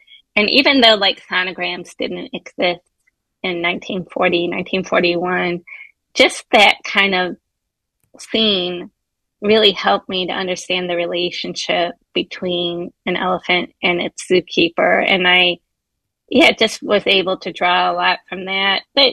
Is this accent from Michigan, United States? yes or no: yes; Detroit, Michigan, United States; I'm originally from Detroit, and I am writing a book set in Detroit during World War II.